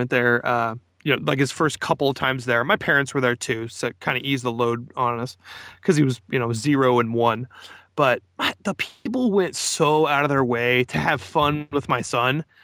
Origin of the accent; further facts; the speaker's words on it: Kansas City, Missouri, United States; You know, growing up in Kansas City, it's like you look at, oh my gosh, wouldn't it be great to live in LA?